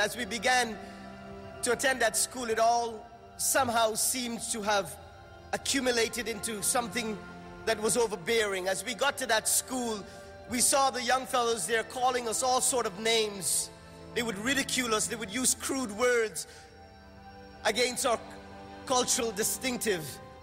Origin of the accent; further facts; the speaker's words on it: Guyana; born there; I was born in the Republic of Guyana. You would know it by the name British Guyana, or you might know it by the incidents of Jim Jones. And in my home, we were all Muslims.